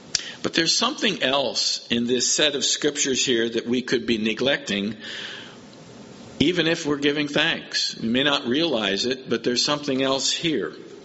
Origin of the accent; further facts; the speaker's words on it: Chicago, Illinois, United States; I grew up in Chicago, so it's kind of back home in one sense to be in that area.